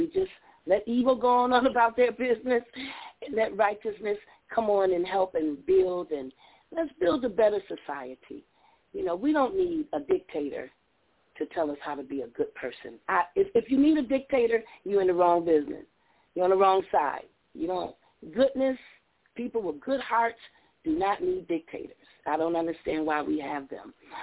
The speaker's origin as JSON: {"language": "English", "town": "Buffalo", "region": "New York", "country": "United States", "tie": "born or raised there", "said": "I grew up in Buffalo where there was a lot of rioting and a lot of diversions and disputes going on"}